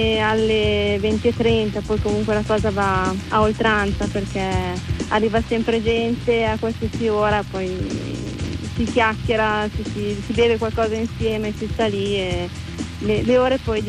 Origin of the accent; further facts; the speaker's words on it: Novara, Piedmont, Italy; noi siamo di Novara, quindi nelle zone intorno a Novara ci sono delle realtà